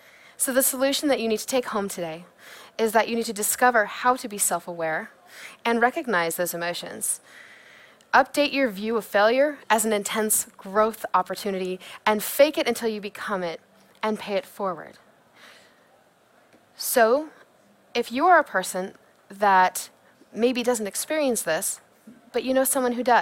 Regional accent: Kansas City, Missouri, United States; No, I'm from Kansas City, Missouri. So right in the middle where it's flat and we have great barbecue.

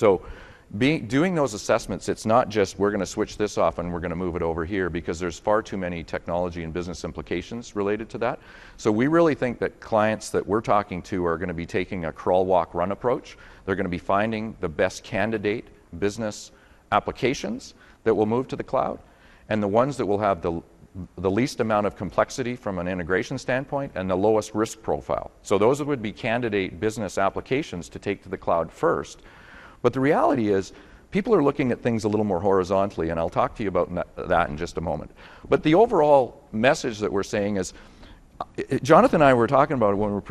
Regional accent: Canada; So I'm from Canada, if you haven't picked it up in my accent.

